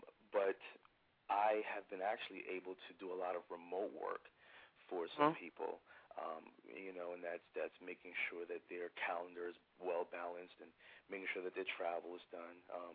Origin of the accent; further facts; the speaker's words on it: New York, United States; You know, we're from New York. We used to this.